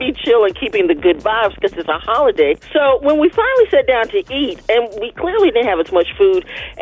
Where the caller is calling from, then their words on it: Reynoldstown, Georgia, United States; from Reynoldstown.